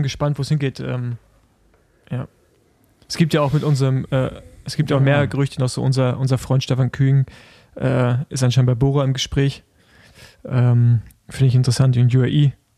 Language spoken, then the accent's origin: German; Germany; Ich bin Deutscher, ich bin Allmann.